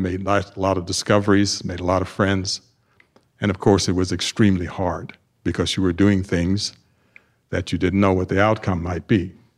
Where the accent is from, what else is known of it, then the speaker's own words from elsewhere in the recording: Tuskegee, Alabama, United States; This is important to me because I grew up, basically because I grew up in Tuskegee, Alabama, the Deep South.